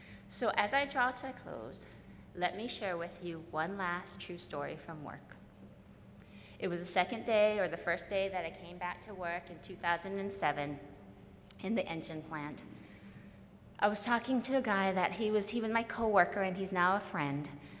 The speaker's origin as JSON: {"language": "English", "region": "Hawaii", "country": "United States", "tie": "born or raised there", "said": "Growing up in Hawaii, when I came to the mainland, I struggled with answering the question, \"How are you?\""}